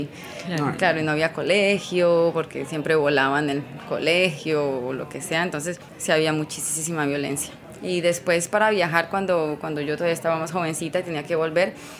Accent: Victoria, Caldas, Colombia; ir a Colombia significa ir a mi pueblo. Pues porque yo crecí en ese pueblito.

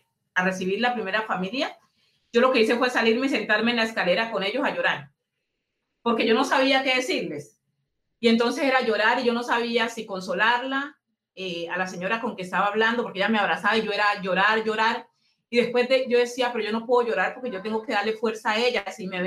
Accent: Pacific region, Colombia; now in Cali, Colombia; quien venimos del Pacífico, sobre todo de territorios de comunidades, sea negra o indígena, pues tenemos una forma propia, tenemos su casa, tenemos su propio ambiente.

